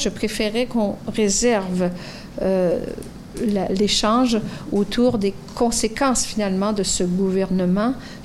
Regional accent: Quebec, Canada; la Québécoise que je suis, en certaines circonstances, va répondre, bien sûr que je suis canadienne.

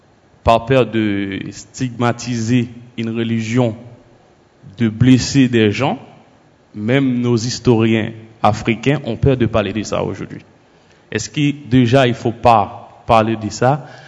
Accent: Haiti; moi, en tant qu'Haïtien, on a une langue, on a une identité antillaise.

